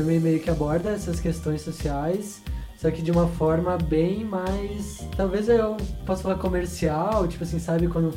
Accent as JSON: {"language": "Portuguese", "country": "Brazil", "said": "A gente é brasileiro."}